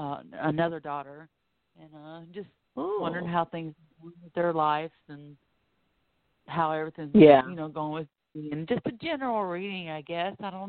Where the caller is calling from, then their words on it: Florida, United States; I am calling from Florida.